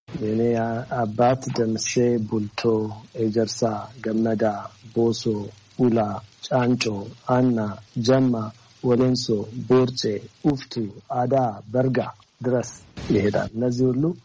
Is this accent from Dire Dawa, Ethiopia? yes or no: no; Addis Ababa, Ethiopia; moved away as an adult; now in United States; አዲስ አበባ ተወልጄ ነው ያደኩት ግን ኢትዮጵያ ውስጥ ብዙ ቦታ ለመዘዋወር እድል ነበረኝ